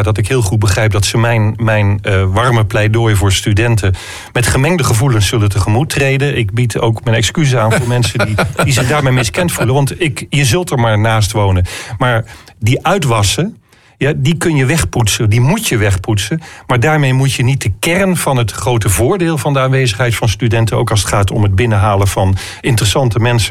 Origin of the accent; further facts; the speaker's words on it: Groningen, Netherlands; dat wij als Groningers studenten moeten omarmen